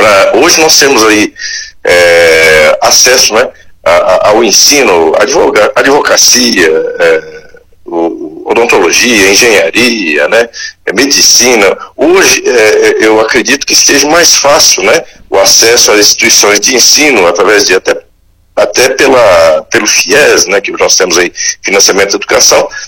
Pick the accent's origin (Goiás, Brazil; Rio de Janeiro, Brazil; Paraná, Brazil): Paraná, Brazil; Paranavaí; Eu sou natural aqui da nossa cidade de Paranavaí, Paraná. Nasci em Paranavaí, morei um pouquinho na cidade vizinha de Itambuara. E depois a gente fixou residência aqui em Paranavaí, lá nos anos 80, né?